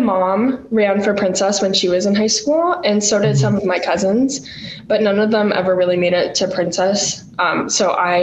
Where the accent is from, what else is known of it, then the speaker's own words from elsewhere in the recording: Portland, Oregon, United States; I was born and raised in Portland.